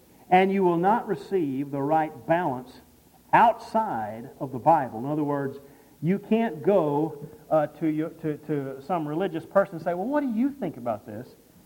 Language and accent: English; the South, United States; most of you may have probably already figured out that I'm from the South.